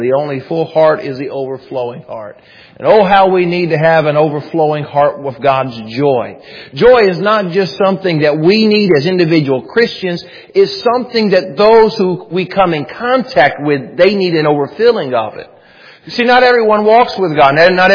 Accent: the South, United States; because I'm from the South

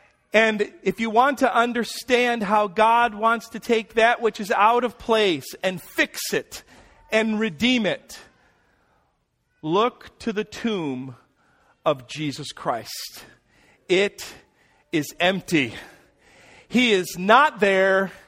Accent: Louisiana, United States; also born or lived in Chicago; I remember when I was about 7, I moved from Chicago to Louisiana, and I learned how to say y'all.

